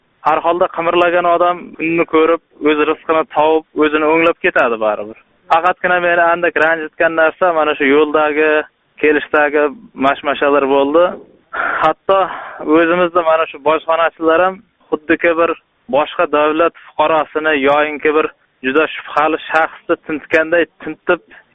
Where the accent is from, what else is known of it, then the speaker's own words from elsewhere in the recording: Surxondaryo Region, Uzbekistan; Surxondaryodanman desam